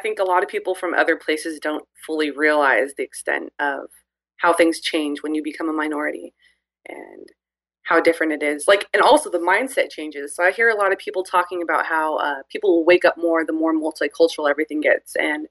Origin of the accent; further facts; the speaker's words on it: California, United States; Yeah, I'm from the Bay Area, South Bay Area, California